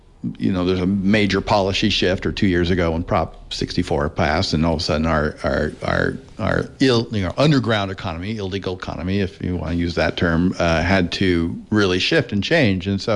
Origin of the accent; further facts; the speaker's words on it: California, United States; And I grew up in Southern Humboldt.